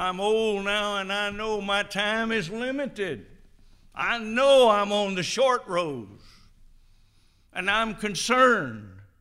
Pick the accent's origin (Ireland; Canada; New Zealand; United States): United States; Tiptonville, Tennessee; When I grew up in Tiptonville, Tennessee, there was enough honky-tonks around that place to fill us ton.